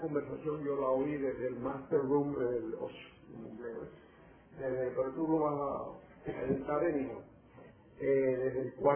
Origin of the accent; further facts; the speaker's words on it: Manzanillo, Granma, Cuba; also born or lived in Niquero; Yo nací en Niquero, me desarrollé en Manzanillo, que era donde estaban mis abuelos. Viví en Manzanillo prácticamente más que lo que viví en Niquero. Los fines de semana los pasaba en Niquero, los pasaba en Palmar, que es una finca que tenía mi abuelo cerca de la Sierra Maestra.